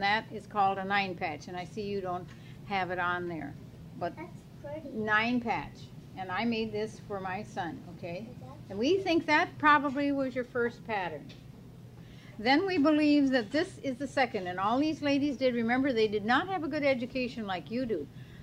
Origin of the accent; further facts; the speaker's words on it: Madison, Wisconsin, United States; And I came from Wisconsin, and I'm near Madison, Wisconsin, and if you're studying the states and capitals, you'll know that Madison is the capital of Wisconsin. And I lived on a farm.